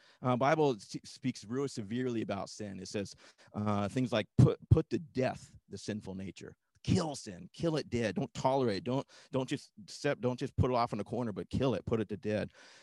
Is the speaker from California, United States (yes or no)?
no; Washington, United States; I grew up in Washington, and there are blackberry bushes everywhere in Washington.